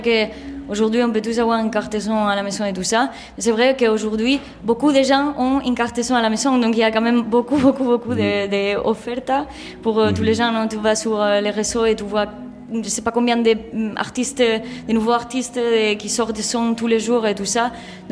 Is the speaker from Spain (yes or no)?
yes; Spain; now in Brussels, Belgium; même si moi je suis espagnole, ça fait 6 ans que je suis ici à Bruxelles